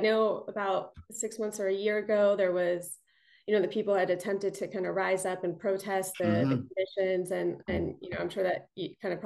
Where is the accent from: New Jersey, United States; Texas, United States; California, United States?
New Jersey, United States; Newark; born there; No, so I was born actually in Newark, New Jersey.